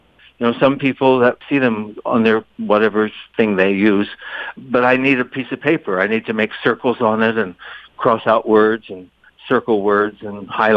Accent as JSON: {"language": "English", "town": "Salisbury", "region": "Maryland", "country": "United States", "tie": "born or raised there", "said": "Well, I grew up in Salisbury, Maryland."}